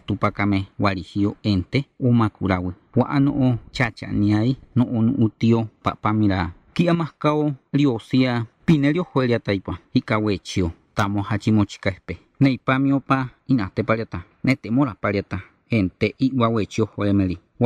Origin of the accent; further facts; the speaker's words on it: Mesa Colorada, Sonora, Mexico; also born or lived in Mochivampo; En la actualidad tengo 30 años. Nací en Mochivampo, Álamos, Sonora, el día 21 de febrero de 1975. Yo soy de Mesa Colorada